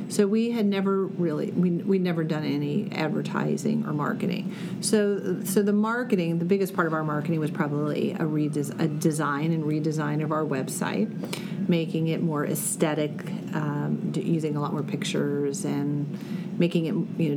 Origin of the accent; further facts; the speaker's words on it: Midwest, United States; I grew up in the Midwest, so I was very familiar with it.